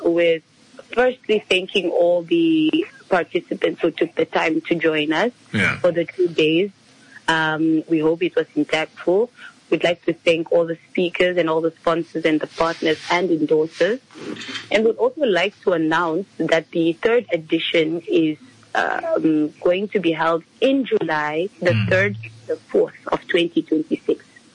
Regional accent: Walvis Bay, Erongo, Namibia; I am born and raised in Wolfish Bay

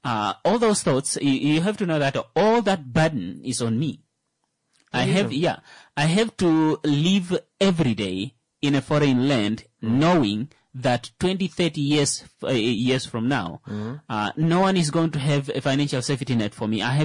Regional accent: Namibia; we are not from here. Yeah. We are from Namibia.

